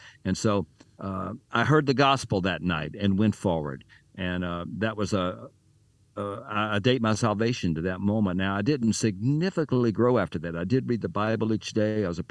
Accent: Montgomery, Alabama, United States; I was raised in Montgomery, Alabama.

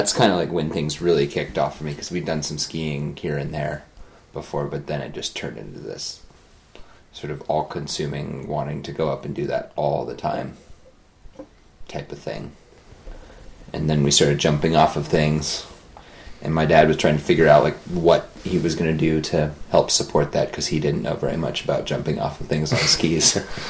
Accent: Kalispell, Montana, United States; also born or lived in Colorado; So I was born and grew up in Kalispell, Montana, which is about 75 miles south of the Canadian border, pretty close to Whitefish. And my family spent some time in Colorado when I was young, and then we moved back

